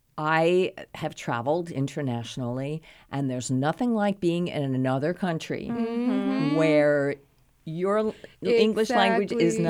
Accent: Queens, New York, United States; I grew up in Queens, New York, which I believe has the record for the most languages spoken in a county.

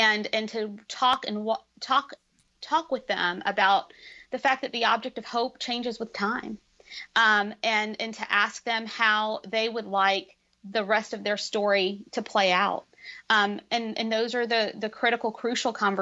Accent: India; In my culture, I'm East Indian, and in my culture, we respect and revere our elders.

